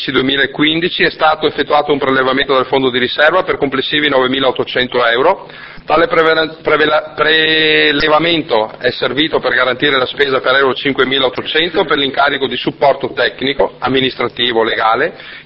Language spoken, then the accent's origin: Italian; Veneto, Italy; noi siamo veneti e che noi apparteniamo al popolo veneto